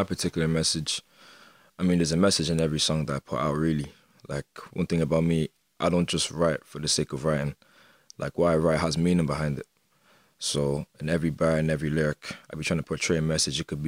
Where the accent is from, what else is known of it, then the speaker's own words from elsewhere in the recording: Mullingar, Westmeath, Ireland; Growing up in Mullingar as a black person